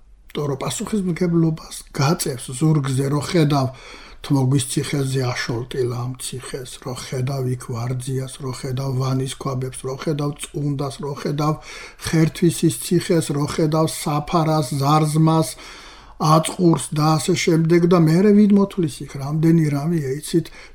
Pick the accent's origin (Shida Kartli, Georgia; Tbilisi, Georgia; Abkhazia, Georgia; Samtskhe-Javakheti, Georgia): Samtskhe-Javakheti, Georgia; Zeda Tmogvi; born there; ზედა თმოგვიში დავიბადე. ზედა თმოგვი იქ აღარავინ აღარ ცხოვრობს.